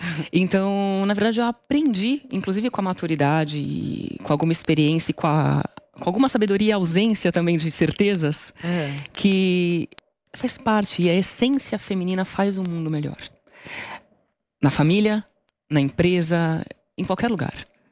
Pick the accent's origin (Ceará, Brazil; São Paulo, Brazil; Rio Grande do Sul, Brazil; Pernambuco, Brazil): São Paulo, Brazil; Santos; Eu sou de Santos, meus pais moram em Santos até hoje